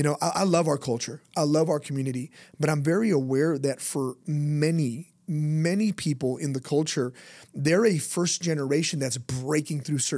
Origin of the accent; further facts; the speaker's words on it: Los Angeles, California, United States; Bro, I was from East LA, bro.